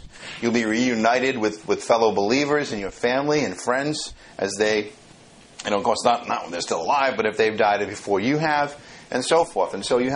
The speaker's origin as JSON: {"language": "English", "country": "Ireland", "said": "I'm Irish, so I'm a special case."}